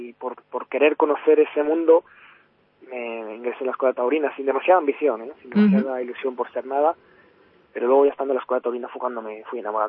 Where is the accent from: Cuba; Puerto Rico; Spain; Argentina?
Spain; Fuenlabrada, Community of Madrid; Pues precisamente de los festejos populares de mi pueblo, de Fuenlabrada, y de los pueblos de alrededor